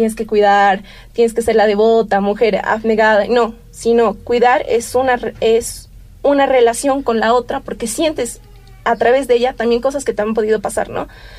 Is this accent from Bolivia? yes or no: yes; La Paz, Bolivia; me crié y me construí en un hogar de orígenes quechuas, costumbres quechuas, mis papás, mis abuelos son de allá. Entonces, soy de La Paz, pero mi corazón es de Chayanta, un pueblo de Norte Potosí, un pueblo de encanto